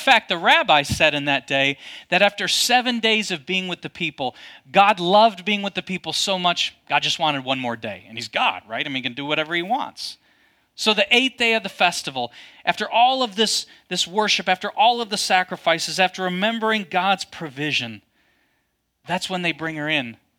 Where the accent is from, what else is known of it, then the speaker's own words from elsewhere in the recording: Kentucky, United States; We're from Kentucky. I mean, come on.